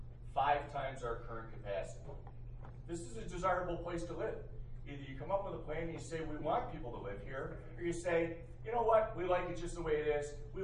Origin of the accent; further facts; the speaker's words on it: Baldwinsville, New York, United States; Ma'am, I grew up in Baldwinsville, graduated from Baldwinsville, and I paid more money in taxes to the town of Lysander than you have.